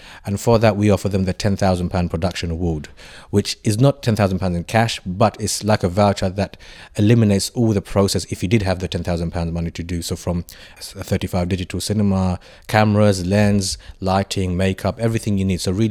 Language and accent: English; London, United Kingdom; I grew up in the East End. I'm an East Londoner.